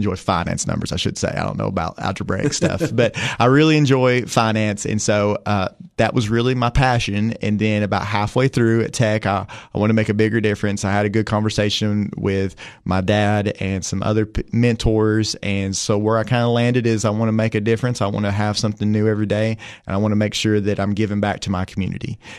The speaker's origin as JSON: {"language": "English", "town": "Jamestown", "region": "Tennessee", "country": "United States", "said": "So I'm from Jamestown, Tennessee, originally."}